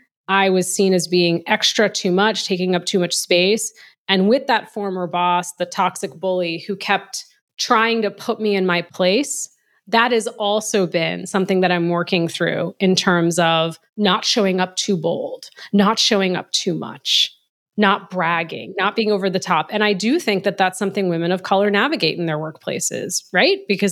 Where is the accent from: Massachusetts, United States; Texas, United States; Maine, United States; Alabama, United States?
Massachusetts, United States; Boston; Hey, I moved. I'm originally from Boston. I have two young kids.